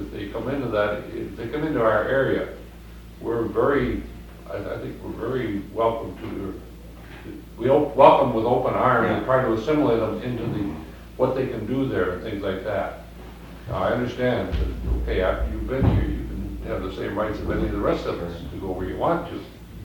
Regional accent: Illinois, United States; In the Chicago area, Northern Illinois area.

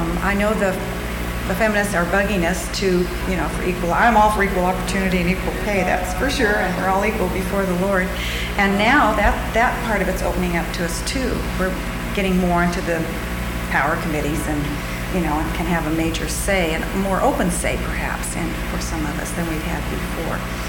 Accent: Redding, California, United States; We're from Redding, California, which is Northern California. It's about 3 hours north of Sacramento.

